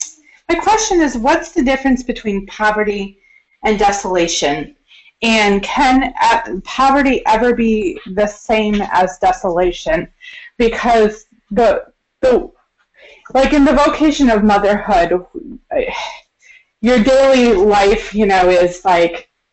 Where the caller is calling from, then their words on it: Fort Walton Beach, Florida, United States; No, I'm in Port Walton Beach, Florida, but we're moving to Michigan this coming month.